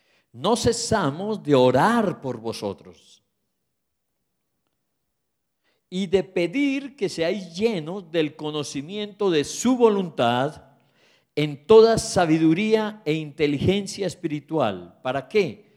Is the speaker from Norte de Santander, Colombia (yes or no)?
yes; Pamplona, Norte de Santander, Colombia; now in Bogotá, Colombia; Yo soy hombre de pueblo. Yo nací en Pamplona Norte de Santander, un pueblito pequeño con pinta de ciudad, hermoso. Y cuando yo pasé mi adolescencia en Pamplona, para mí el mundo era Pamplona.